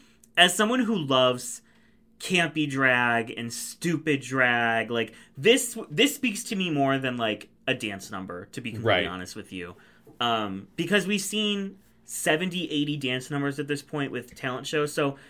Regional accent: United States; me, it's me, I'm stupid American.

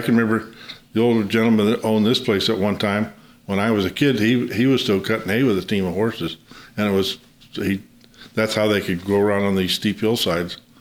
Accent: Livermore, California, United States; I grew up in Livermore and on some of the neighboring properties.

